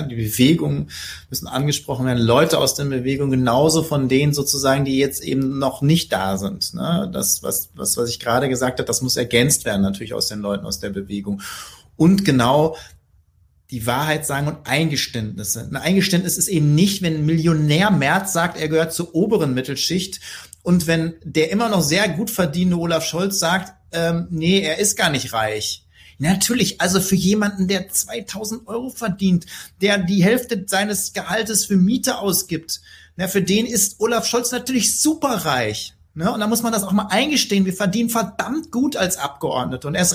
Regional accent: Dortmund, North Rhine-Westphalia, Germany; ich komme aus Dortmund

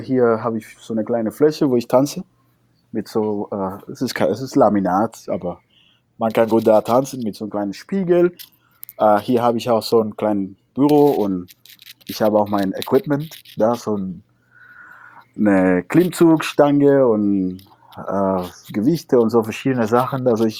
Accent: Cuba; now in Germany; ich habe mehr so eine generelle Erinnerung über meine Kindheit in Kuba

